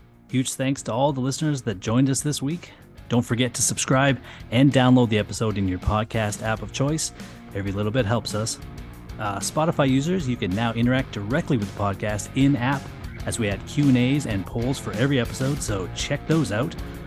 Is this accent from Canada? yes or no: yes; Canada; I had to sing it at some point, being a Canadian kid who loves hockey and also hates CM Punk.